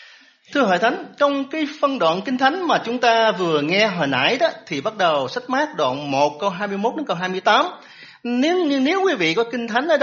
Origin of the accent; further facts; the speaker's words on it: Long An, Vietnam; Tôi sinh ra và lớn lên trong gia đình không có tin Chúa, thờ cũng ông bà mà thôi. Người gốc Long An và lớn lên thì tỉnh Long An, lớn lên ở Sài Gòn. Đến năm 1990 tôi ra Nha Trang để học trường Đại học Thủy sản Nha Trang